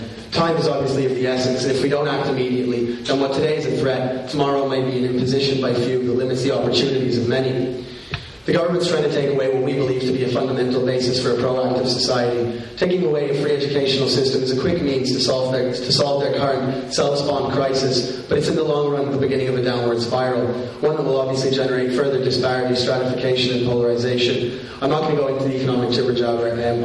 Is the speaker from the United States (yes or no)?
no; Italy; now in Ireland; I grew up in Italy, and I've only been living in Ireland for the past 2 years.